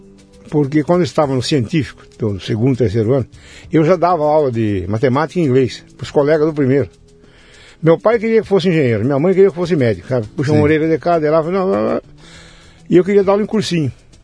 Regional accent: São Paulo, Brazil; born there; Eu nasci aqui em São Paulo.

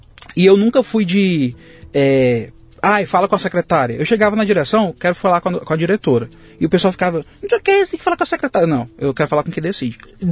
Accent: Fortaleza, Ceará, Brazil; Meu bairro menor é DH de um dos menores DH de Fortaleza, né? É, de periferia. Tem rua perto da minha casa que não tem rua, é lama.

